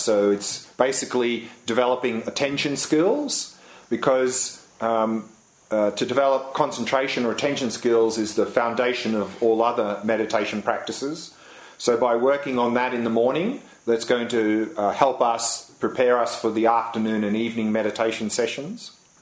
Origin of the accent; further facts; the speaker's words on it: Australia; I'm from Australia.